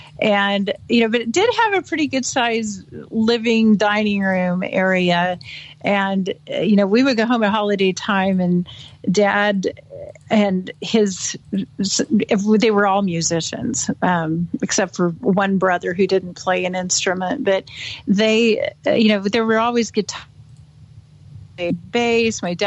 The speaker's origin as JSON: {"language": "English", "town": "Bend", "region": "Oregon", "country": "United States", "tie": "born or raised there", "also_born_or_lived": "Redmond", "said": "I grew up in the Pacific Northwest. I was born in Redmond, Oregon. My family home at that time was Bend."}